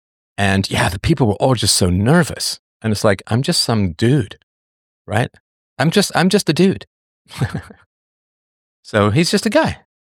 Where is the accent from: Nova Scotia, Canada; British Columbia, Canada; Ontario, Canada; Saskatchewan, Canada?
Ontario, Canada; Toronto; Of course, I grew up in Toronto from the age of 11 onwards. I went away when I was 18 to work.